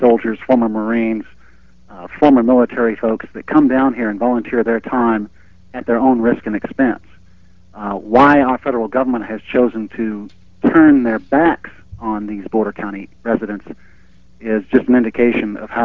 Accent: United States; I am an American.

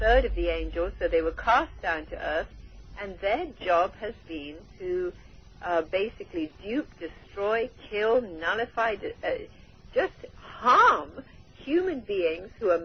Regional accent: India; I feel so blessed that I was born and raised in India

